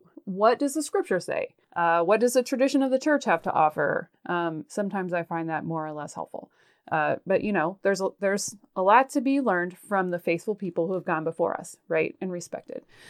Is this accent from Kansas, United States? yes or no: yes; Kansas, United States; I grew up in Kansas on a farm and love my family of origin dearly.